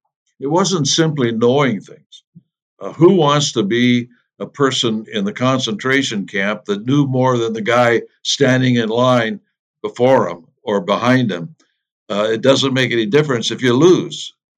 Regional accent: Seattle, Washington, United States; I grew up in Seattle. There was a lot of communism in Seattle back in the day, and it's always has been.

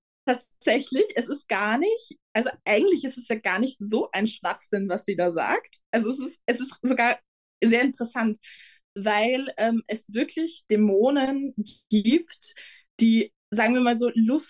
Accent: Austria; ich bin 20 Jahre alt, ich komme aus Österreich

